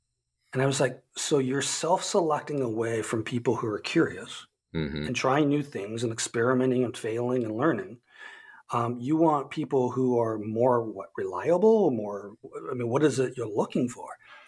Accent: Golden, Colorado, United States; So this is when I lived in Colorado. I grew up in Golden and lived in Golden.

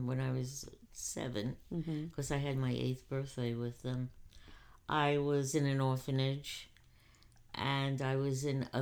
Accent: New York City, New York, United States; born there; I was born in the Bronx to my mom and my dad

